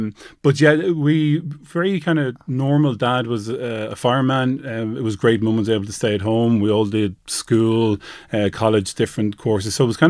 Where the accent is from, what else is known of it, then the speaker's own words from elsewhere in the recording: Dublin, Leinster, Ireland; Yeah, born and reared South County Dublin.